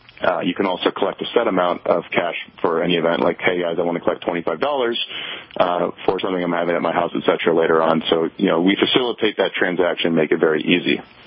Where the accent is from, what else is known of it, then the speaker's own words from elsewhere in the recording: Des Moines, Iowa, United States; born there; now in Colorado, United States; I was born in Des Moines, Iowa, and I ended up going to school in Vermont